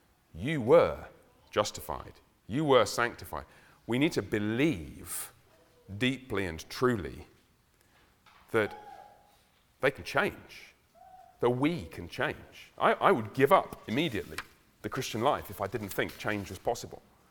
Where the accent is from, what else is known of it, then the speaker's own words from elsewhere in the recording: London, United Kingdom; We come from London, it's a bit like California.